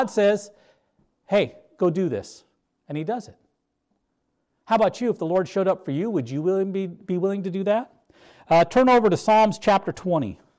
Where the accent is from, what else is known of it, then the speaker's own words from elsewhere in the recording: the Dakotas, United States; I'm pretty sure, like, I don't know, growing up in the Dakotas, I'm pretty sure any one of those things on the list would be, you know, you'd be in trouble.